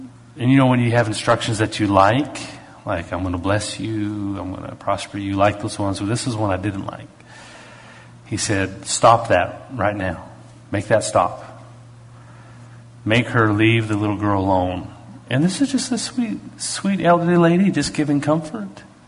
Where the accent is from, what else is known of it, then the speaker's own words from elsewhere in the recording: Canada; And being Canadian, I thought, well, I need to go check this out.